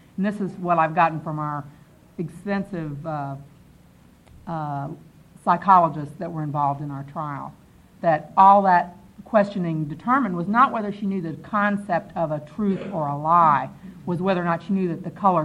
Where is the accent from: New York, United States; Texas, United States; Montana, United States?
Texas, United States; also born or lived in Alabama; I am from Texas originally, and I did spend 7 years in Alabama. And so that I have been here for 6 years, and it hasn't gone away